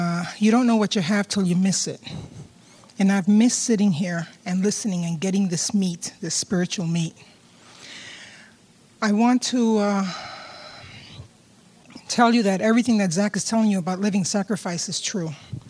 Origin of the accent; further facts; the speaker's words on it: New York City, New York, United States; moved away; When I came from New York City to California, we joined Hope Chapel.